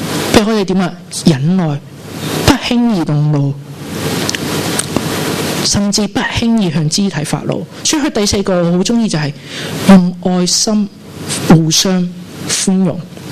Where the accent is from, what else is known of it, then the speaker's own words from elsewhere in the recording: Macau; 我们除了除了澳门人之外，那我的确有个葡国护照，我都是可以叫葡国公民